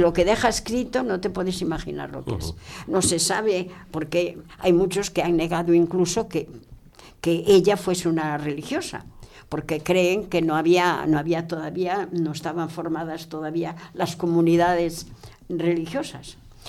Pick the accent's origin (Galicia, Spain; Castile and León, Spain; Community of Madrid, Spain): Galicia, Spain; Yo soy gallega y entonces, pues, me da mucho gusto hablar